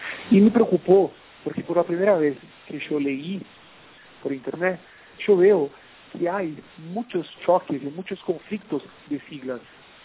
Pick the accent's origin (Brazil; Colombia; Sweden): Brazil; Spanish is a second language; yo soy de Brasil